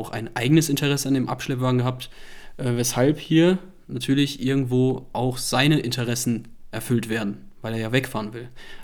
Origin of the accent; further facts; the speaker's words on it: North Rhine-Westphalia, Germany; Berlin, Bayern und NRW, meiner Heimat